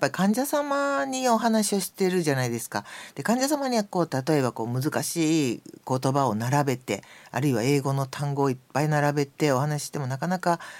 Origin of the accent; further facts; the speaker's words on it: Hyogo, Japan; also born or lived in Osaka; 出身はですね、まあ、うん、正確に言うと兵庫県の、